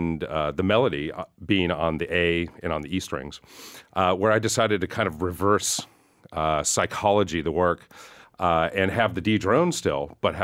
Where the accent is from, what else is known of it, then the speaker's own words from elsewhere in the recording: California, United States; growing up in the Silicon Valley